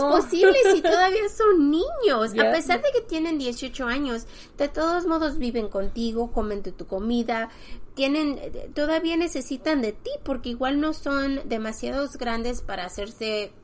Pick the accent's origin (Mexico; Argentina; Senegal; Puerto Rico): Mexico; now in United States; Nosotras somos mexicanas, así que nuestros padres, aunque tengamos 20, 21 años, 30 años